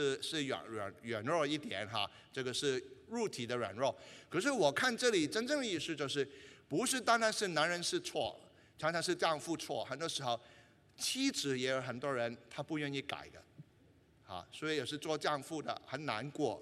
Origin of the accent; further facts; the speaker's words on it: Guangdong, China; 就是我们广东人叫做话事权呢